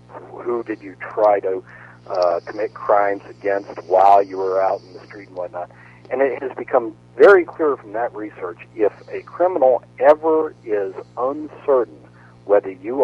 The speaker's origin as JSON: {"language": "English", "region": "Florida", "country": "United States", "tie": "born or raised there", "also_born_or_lived": "Virginia", "moved": "yes", "lives_now": "California, United States", "said": "I grew up in Florida, and I moved away the same year that they passed concealed carry. Mm-hmm. And I left there to go to Virginia."}